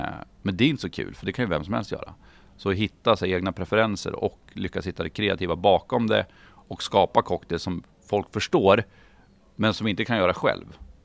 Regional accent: Bräcke, Jämtland County, Sweden; now in Umeå, Sweden; Men jag kommer ju också från Bräcke, mitt emellan Östersund och Sundsvall. Det är fortfarande hemma när jag väl kommer hem. Men nej, Umeå är mitt hem.

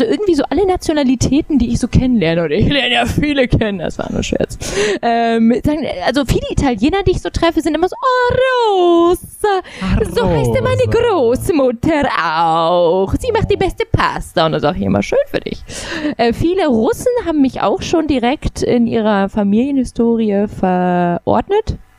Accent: Oldenburg, Lower Saxony, Germany; also born or lived in Berlin; Ich komme nämlich nicht komplett aus Berlin. Ich meine, ich bin da geboren, habe meine ersten Jahre da verbracht, bin dann aber nach Oldenburg gezogen und da bin ich auch hauptsächlich aufgewachsen.

